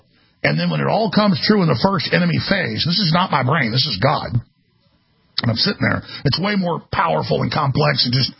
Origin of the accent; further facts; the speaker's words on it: Dallas, Texas, United States; where I grew up in Dallas.